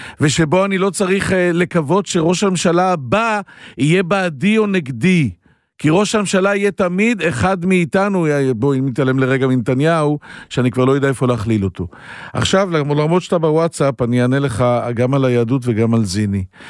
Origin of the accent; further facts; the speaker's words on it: Holon, Tel Aviv District, Israel; אני מחולון, גר בדירה סחורה, לא אליטה, לא.